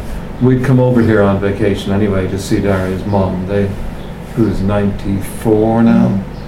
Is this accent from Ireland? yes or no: yes; Dublin, Leinster, Ireland; born there; moved away; also born or lived in United States; I was born in Dublin.